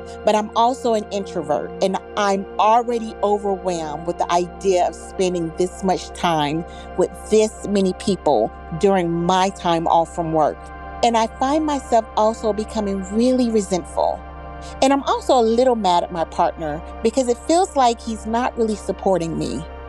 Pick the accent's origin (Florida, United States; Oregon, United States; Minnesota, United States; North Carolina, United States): North Carolina, United States; I'm from North Carolina.